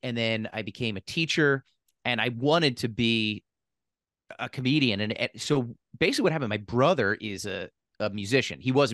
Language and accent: English; Pennsylvania, United States; So I was – I grew up in Philly, outside of Philly, and I always loved stand-up.